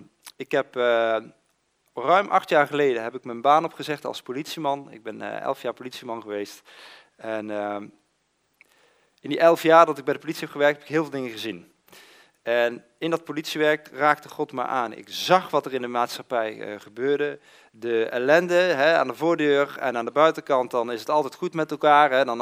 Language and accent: Dutch; Eindhoven, North Brabant, Netherlands; En ja, ik kom uit Eindhoven, ik ben een ras-echte Brabander, geboren en getogen.